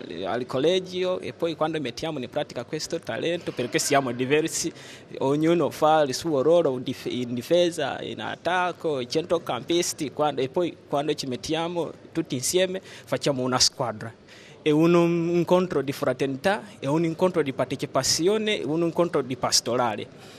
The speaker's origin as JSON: {"language": "Italian", "country": "Uganda", "second_language": "Italian", "moved": "yes", "lives_now": "Italy", "said": "vengo dalla Uganda."}